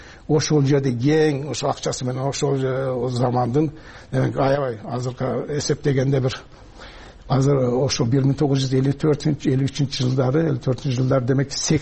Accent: Turkey; Кайтыш болгондон кийин биз кээ бирлер ошол тиги агалары мана кийин башка жерлерге көчүп кетти да, Түркиянын башка жерлерине.

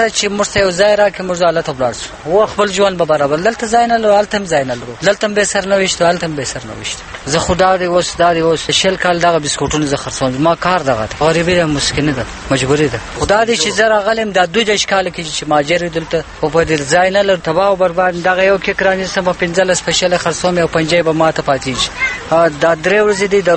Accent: Kabul, Afghanistan; now in Quetta, Pakistan; زه د کابل یم.

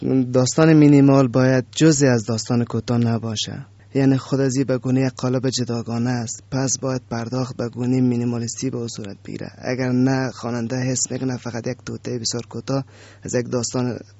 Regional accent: Sheberghan, Jowzjan, Afghanistan; born there; در شهر شبرغان به دنیا آمدم.

